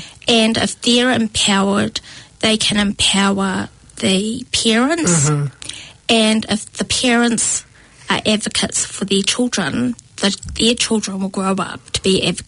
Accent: Pukekohe, Auckland, New Zealand; I was born and bred in Pukekohe.

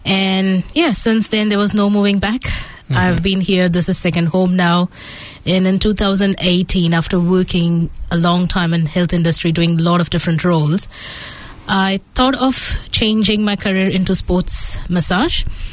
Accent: Vadodara, Gujarat, India; also born or lived in Ahmedabad; now in New Zealand; I'm from India, Gujarat. I'm born in Ahmedabad, but raised in Baroda. Uh-huh. I've been in New Zealand from 2013.

